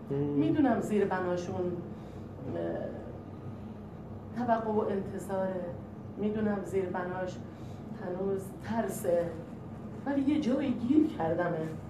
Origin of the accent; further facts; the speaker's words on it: Khuzestan, Iran; من از خوزستان میام، 16 روز اومدم.